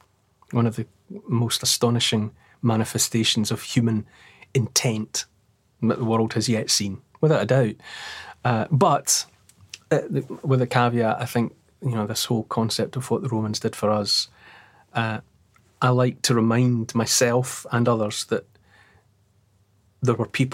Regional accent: Dumfries, Scotland, United Kingdom; we had our first school trip to there, because I grew up in Dumfries.

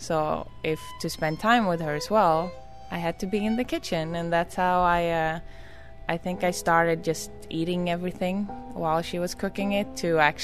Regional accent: New York, United States; I'm not from Dallas. I'm actually from New York.

